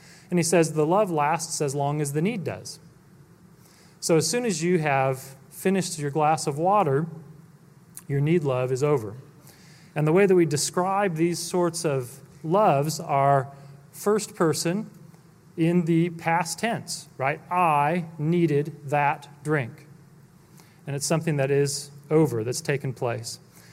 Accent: California, United States; and I grew up in California

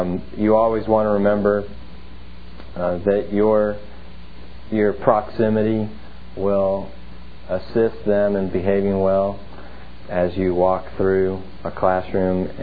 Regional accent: New Jersey, United States; now in Memphis, United States; I'm from New Jersey, and there's very few places in Memphis that have good pizza

